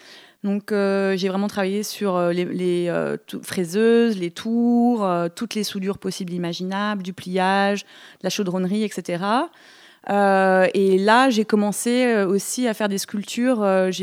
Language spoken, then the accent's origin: French; Grand Est, France; also born or lived in Paris / San Francisco / New York; Je viens de Lorraine. J'ai fait mes études à Paris et à San Francisco. J'ai vécu une petite vingtaine d'années à New York